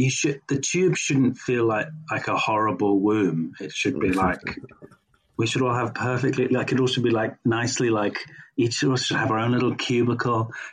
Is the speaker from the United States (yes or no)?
no; South East England, United Kingdom; I grew up in Sussex, really.